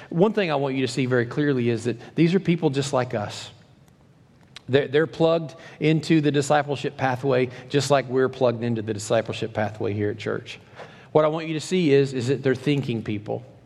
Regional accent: Kentucky, United States; that's not just because I'm from Kentucky

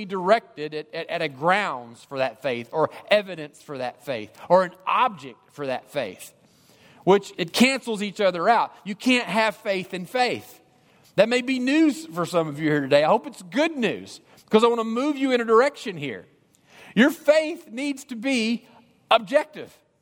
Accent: Kentucky, United States; hunt a lot of times by myself, kind of in the backwood areas of where I grew up down in Kentucky.

